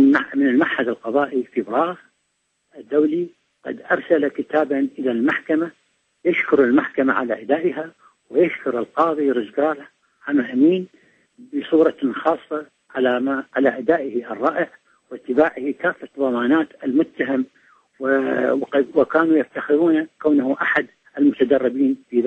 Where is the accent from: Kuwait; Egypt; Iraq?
Iraq; وهذا ما نفتخر به كعراقيين نحن